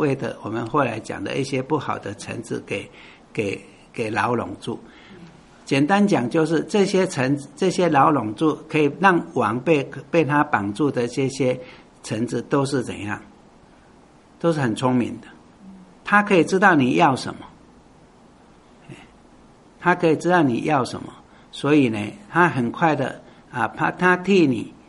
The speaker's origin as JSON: {"language": "Chinese", "country": "China", "said": "我们中国人讲远离这些小人"}